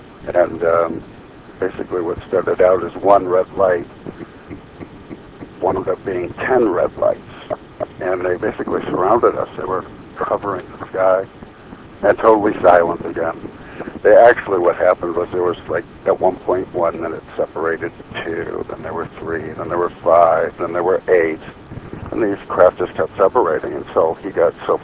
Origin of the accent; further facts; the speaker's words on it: Chicago, Illinois, United States; Every once in a while I slip, but you'll figure out I'm a Chicagoan.